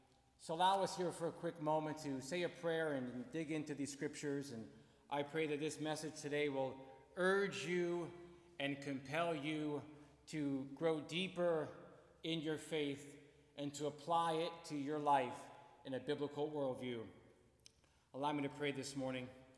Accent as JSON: {"language": "English", "town": "Toms River", "region": "New Jersey", "country": "United States", "said": "We're from Toms River, New Jersey, about an hour and 40 minutes away"}